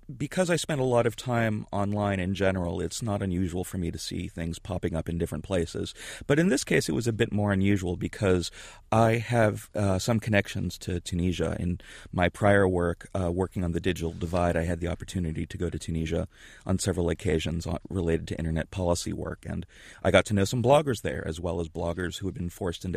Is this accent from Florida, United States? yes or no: yes; Florida, United States; I grew up in Florida. I'm probably among the first generation of digital natives, if you will, even though I'm in my early 40s. I grew up near NASA in Cape Canaveral.